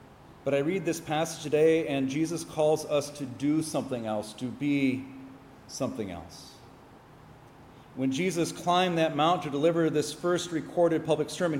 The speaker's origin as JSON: {"language": "English", "country": "United States", "lives_now": "Oman", "said": "I'm trying to explain the reality to which I find myself living as an American and as a Christian in Oman."}